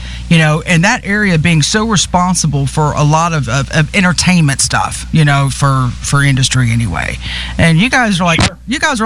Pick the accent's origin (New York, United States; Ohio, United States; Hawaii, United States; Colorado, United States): New York, United States; born there; My Bronx boy is my father. I was born in New York, so I mean, there's a little twinge in my heart for this.